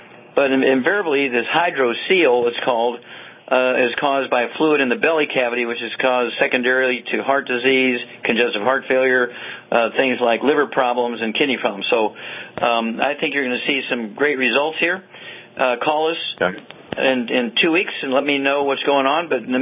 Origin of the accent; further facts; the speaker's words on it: Louisiana, United States; Being a Cajun down there in Louisiana, you know, if you eat a lot of rice, that's fine.